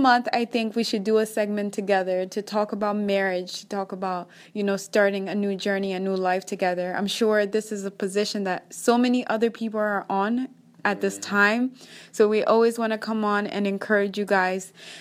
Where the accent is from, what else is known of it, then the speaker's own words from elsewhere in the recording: Kenya; accent: Kenyan; English is a second language; moved away; I'm from Kenya, so I still have that accent. Of like Kenyan